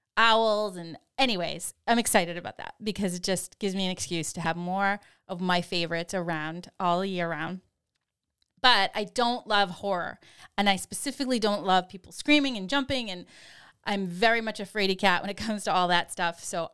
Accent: New England, United States; It's because we're from New England, and so we associate cool weather with that time of year.

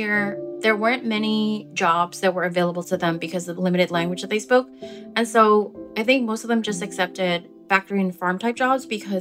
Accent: Philadelphia, Pennsylvania, United States; I grew up mostly in Philadelphia.

